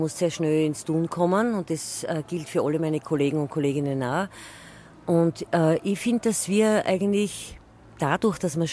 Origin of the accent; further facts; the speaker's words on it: Styria, Austria; wie man bei uns in Steirischen sagt